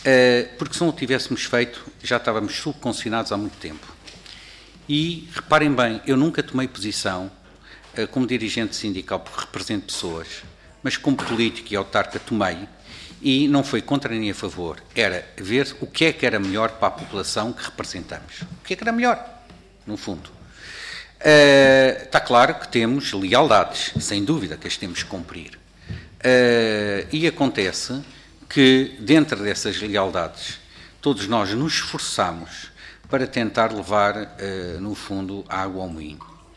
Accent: Portugal; que era da Eslovénia, por isso eu sou português.

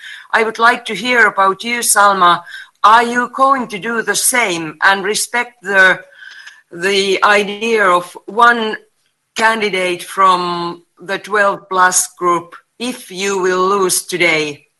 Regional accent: Finland; from Finland.

